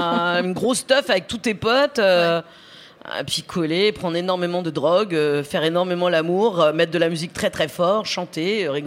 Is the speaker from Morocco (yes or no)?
no; Argenteuil, Île-de-France, France; Les mecs, j'ai grandi à Argenteuil, dans entouré de cité, des zéro d'oseille.